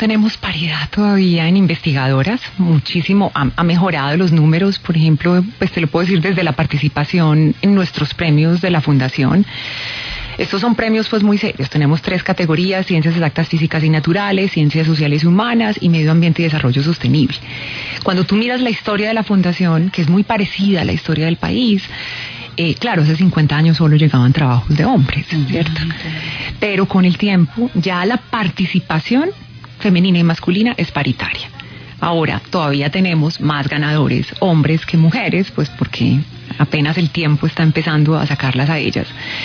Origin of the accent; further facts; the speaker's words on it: Medellín, Antioquia, Colombia; now in Bogotá, Colombia; De Medellín, yo viviendo en Bogotá en dos etapas, en la primera 19 años, en la segunda casi 3.